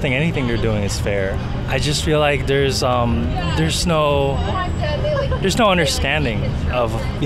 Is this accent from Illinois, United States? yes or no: yes; Chicago, Illinois, United States; I'm from Chicago, born and raised